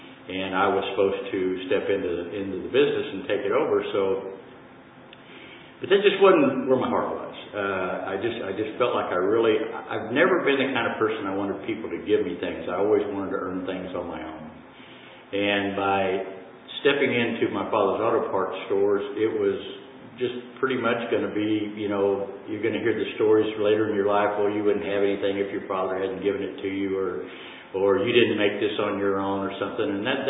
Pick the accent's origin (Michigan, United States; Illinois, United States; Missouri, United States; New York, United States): Missouri, United States; Lake of the Ozarks; I was born in Missouri, grew up at Lake of the Ozarks in Missouri to a wonderful family.